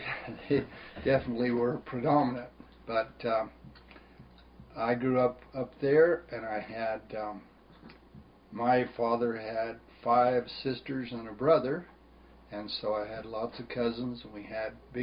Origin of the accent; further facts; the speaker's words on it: Parshall, Colorado, United States; I was born in 1940. I grew up on the Williams Fork River up from Parshall. My father was a rancher. My grandfather was a rancher. And my family came into Grand County in 1861.